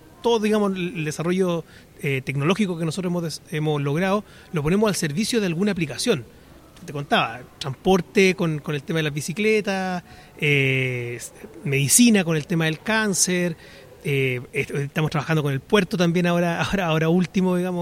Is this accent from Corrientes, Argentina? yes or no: no; Buenos Aires, Argentina; yo soy porteño de toda la vida.